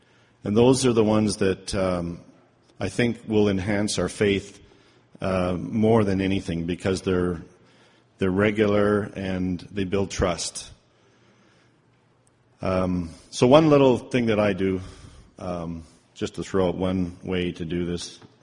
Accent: Calgary, Alberta, Canada; from Calgary

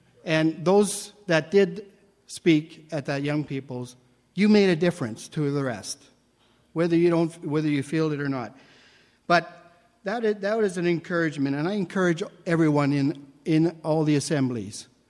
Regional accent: Saskatoon, Saskatchewan, Canada; I'm from Saskatoon.

